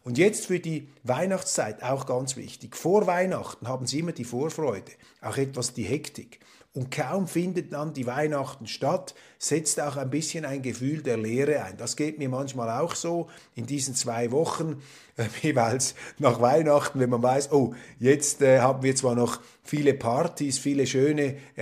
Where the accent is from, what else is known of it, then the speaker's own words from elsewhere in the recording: Switzerland; dann wurde mir das als Schweizer Exotenbonus ausgelegt.